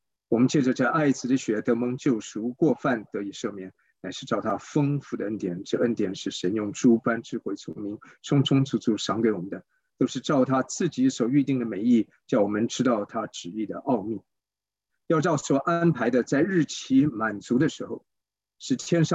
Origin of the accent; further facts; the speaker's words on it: Taiwan; 那么在我们在台湾长大的，我们在经历许许多多的选举